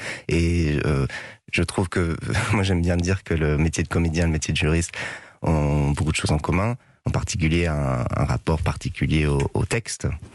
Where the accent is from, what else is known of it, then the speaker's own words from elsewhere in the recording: New York, United States; Elle a habité à Washington, moi j'ai grandi à New York, donc on n'était pas voisins.